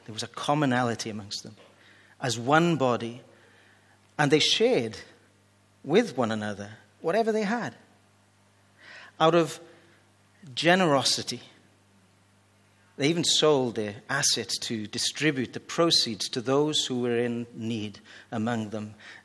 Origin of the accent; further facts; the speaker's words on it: Wales, United Kingdom; Where are you all from? And so we'd say, Wales.